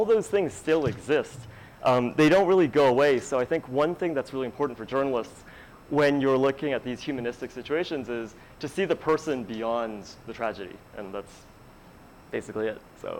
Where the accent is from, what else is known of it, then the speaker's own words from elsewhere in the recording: Canada; I am from Canada, I'm going to this foreign country.